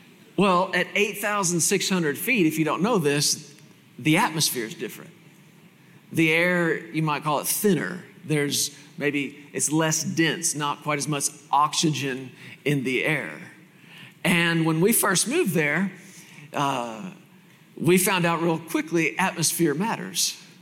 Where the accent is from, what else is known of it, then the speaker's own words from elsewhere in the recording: Texas, United States; moved away as an adult; now in Colorado, United States; I was born and raised in Texas, spent the first almost 40 years of my life in Texas. And just about 5 years ago or so, the Lord moved our family and our ministry to Colorado.